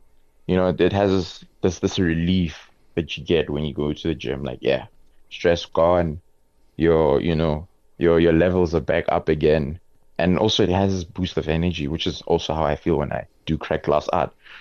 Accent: Polokwane, Limpopo, South Africa; We don't have art school in where I'm from. I'm from Polokwane and we're really quite limited in that type of resources, you know?

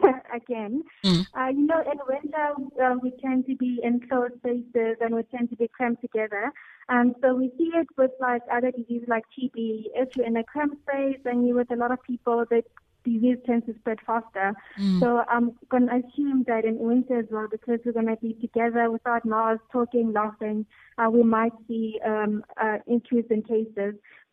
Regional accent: Bushbuckridge, Mpumalanga, South Africa; Oh, I'm from Bushbuckridge

